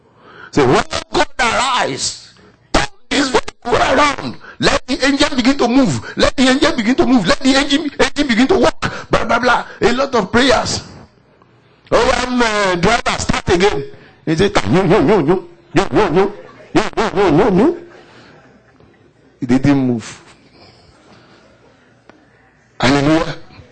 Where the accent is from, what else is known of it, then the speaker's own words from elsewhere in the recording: Nigeria; now in Minnesota, United States; No, I came from Nigeria. I don't know winter. We have never seen snow. But when I came to Minnesota, I saw snow all over.